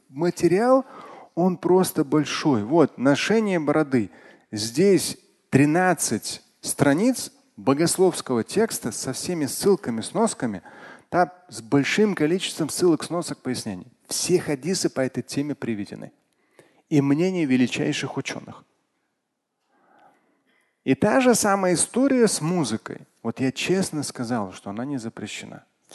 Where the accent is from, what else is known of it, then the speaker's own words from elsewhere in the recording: Moscow, Russia; first language Russian; Я сам родился в Москве, москвич, ну, россиянин, русский язык для меня основной